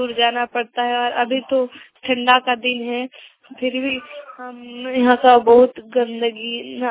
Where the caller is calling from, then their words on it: Jharkhand, India; मनहासला पूर्वी सिंहभूम से बोल रही हूँ।